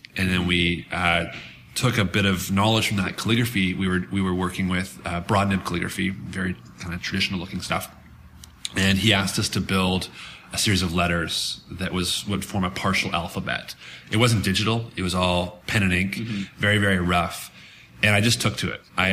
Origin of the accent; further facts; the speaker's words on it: Canada; but again, as a Canadian.